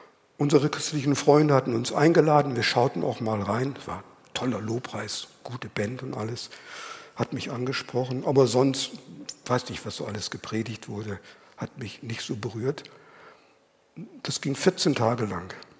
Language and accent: German; Northern Germany, Germany; In Norddeutschland, wo ich herkomme, sagt man knauserig. Hier heißt es geizig.